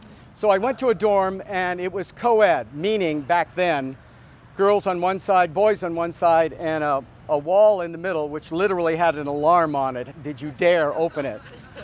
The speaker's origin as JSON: {"language": "English", "town": "Virginia Beach", "region": "Virginia", "country": "United States", "tie": "born or raised there", "said": "I grew up in Virginia Beach, Virginia, a little after the Civil War. Actually the 1950s, but the principle is the same, because growing up in that part of Virginia, Tidewater, womanhood was sacrosanct."}